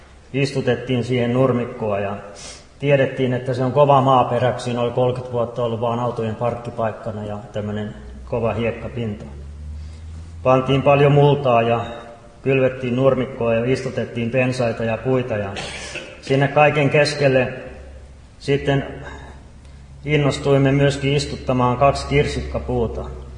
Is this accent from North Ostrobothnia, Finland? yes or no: no; Helsinki, Uusimaa, Finland; Itse olen helsinkiläinen lähtösi ja kaupunkilaispoika